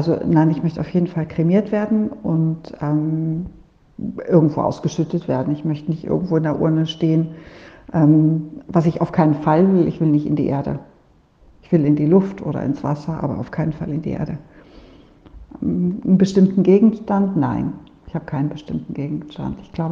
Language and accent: German; Germany; moved away as an adult; now in Solothurn, Switzerland; Ich bin 62 Jahre alt. Ich wohne in Solothurn. Und ursprünglich, wie man unschwer hört, komme ich aus Deutschland, bin aber 25 Jahre jetzt schon in der Schweiz.